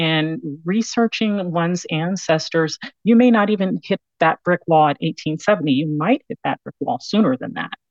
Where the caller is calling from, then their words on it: Florida, United States; I am in Florida.